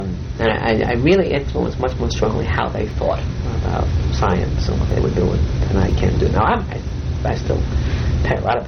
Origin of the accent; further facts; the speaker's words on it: New York, United States; now in Chicago, United States; but the city of Chicago is terrific. And I say this as a New Yorker, really is a great city.